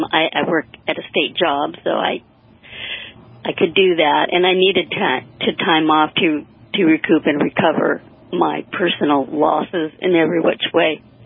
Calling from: California, United States; I said, well, let me just call next week, because I'm calling from California time

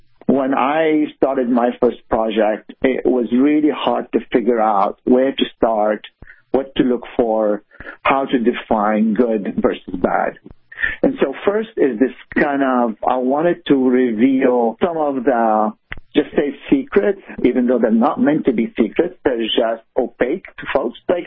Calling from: Menlo Park, California, United States; I'm in Menlo Park, California.

